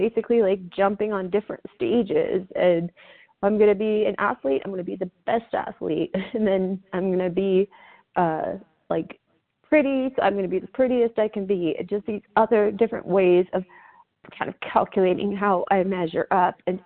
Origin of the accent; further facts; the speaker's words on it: Colorado, United States; from Colorado, and this is my first meeting.